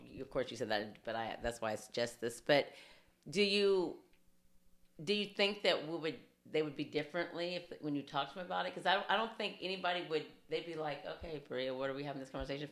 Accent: El Dorado, United States; it was hard as it was, you know, growing up in El Dorado.

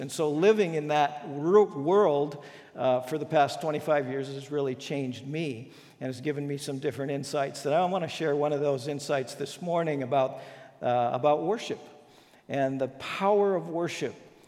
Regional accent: Minnesota, United States; what we're used to growing up in Minnesota and getting educated at North Central University.

